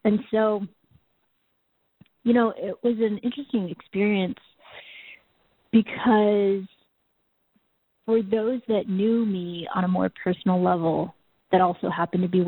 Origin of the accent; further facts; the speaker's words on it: Boise, Idaho, United States; also born or lived in South Korea; I was born in South Korea and then adopted as an infant. And I was raised in Boise, Idaho, actually, and which is a predominantly white community.